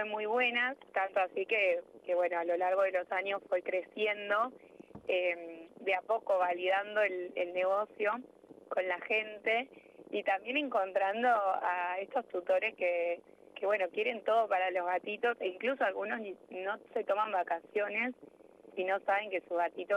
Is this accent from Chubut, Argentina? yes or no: yes; Trelew, Chubut, Argentina; yo soy del sur, de Trelew